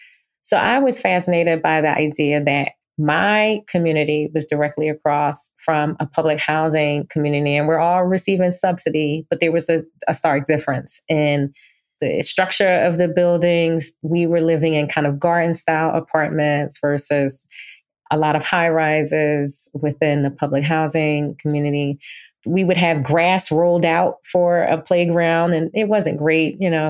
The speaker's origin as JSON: {"language": "English", "town": "Philadelphia", "region": "Pennsylvania", "country": "United States", "tie": "born or raised there", "said": "Like, I often say that, you know, I'm from Philly. I was born and raised in Philly, but I really grew up at Brown and at Rights and Reason."}